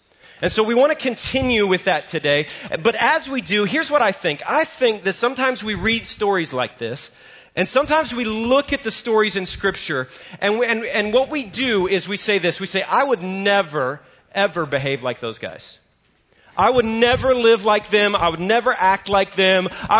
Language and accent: English; Englewood, Ohio, United States; also born or lived in Dayton; I grew up in Ohio. So I grew up in Dayton. I'm a Dayton Christian grad. I grew up in Englewood